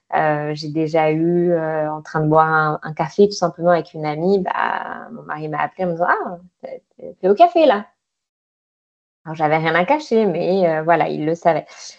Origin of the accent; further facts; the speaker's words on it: France; En tant que Française, effectivement, on s'attend pas du tout à vivre ce genre d'événement.